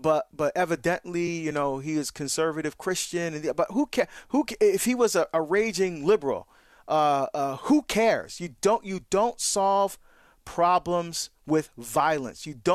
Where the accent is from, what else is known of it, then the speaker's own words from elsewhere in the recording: New Jersey, United States; I'm from Jersey.